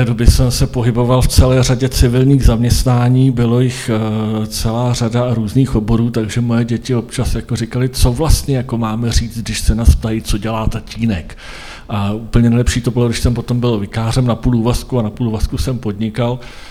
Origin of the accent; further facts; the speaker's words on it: Rakovník, Central Bohemian Region, Czechia; tak jsem z Rakovníka a jsem západočeským seniorem